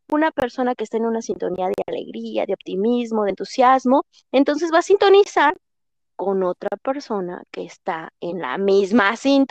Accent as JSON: {"language": "Spanish", "country": "Mexico", "said": "a veces yo digo palabras muy mexicanas porque soy de México."}